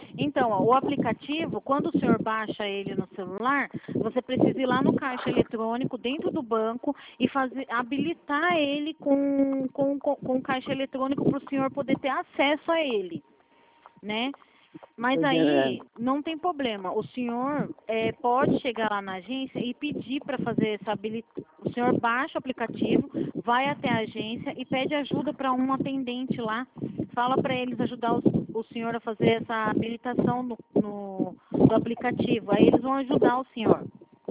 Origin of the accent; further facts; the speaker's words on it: São Paulo, Brazil; Eu sou de São Paulo.